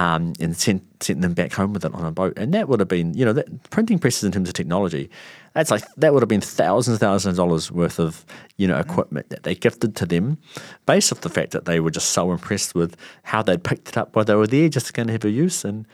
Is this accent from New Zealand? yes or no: yes; New Zealand; when I think about growing up in New Zealand